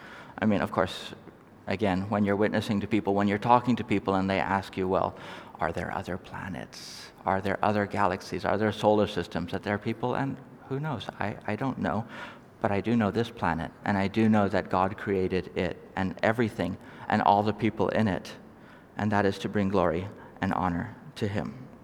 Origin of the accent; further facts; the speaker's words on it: Norway; I may sound American. I am not American. I originally come from Norway. Norway's a small place. We're generally pretty low-key, not a whole lot we're famous for.